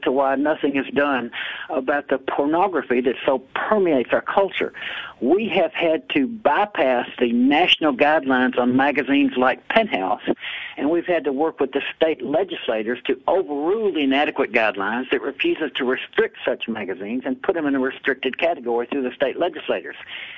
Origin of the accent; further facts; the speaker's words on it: Memphis, Tennessee, United States; now in Australia; Because I'm from Memphis, Tennessee, but I've been here for, 35 years now.